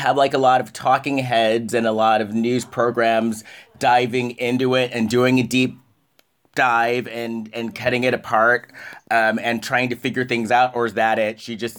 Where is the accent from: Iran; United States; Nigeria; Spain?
Spain; I lived in Spain. I grew up in Spain. Well, actually, you know, my early to late teen years, I lived in Spain.